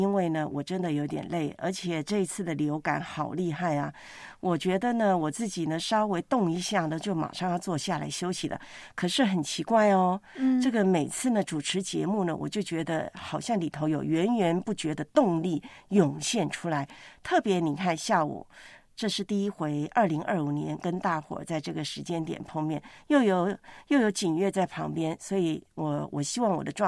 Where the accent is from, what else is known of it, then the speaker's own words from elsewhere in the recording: Taiwan; 台湾的话，你到我的老家